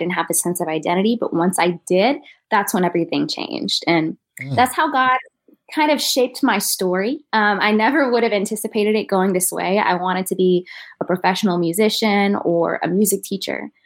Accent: Fort Worth, Texas, United States; I'm actually from Fort Worth, Texas. And, on the southwest part.

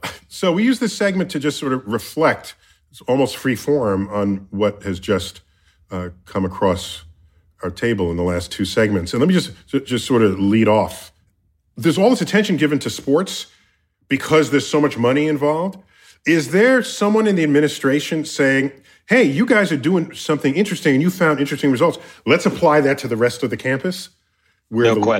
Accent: New York City, New York, United States; I grew up in the Bronx.

